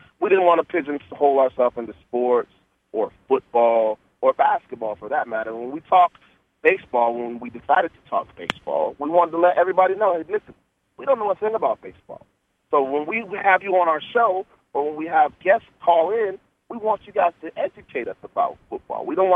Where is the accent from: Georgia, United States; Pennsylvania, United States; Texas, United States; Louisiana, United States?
Texas, United States; also born or lived in Arkansas / Canada; I moved here from Texas. So I was actually born in Arkansas, lived in Texas. I actually spent some time in Canada as well. But I know growing up in Texas